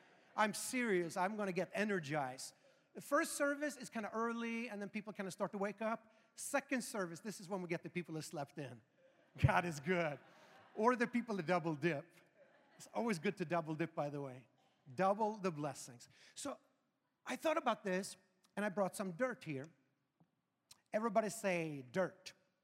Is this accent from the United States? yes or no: no; Sweden; English is a second language; Preach it, white boy, was like 80%. I'm born and raised in Sweden, so yes, I can relate.